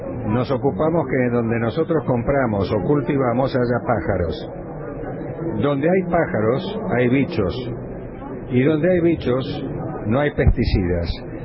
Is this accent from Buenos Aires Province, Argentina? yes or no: no; El Bolsón, Río Negro, Argentina; Nosotros venimos del Bolsón, Río Negro.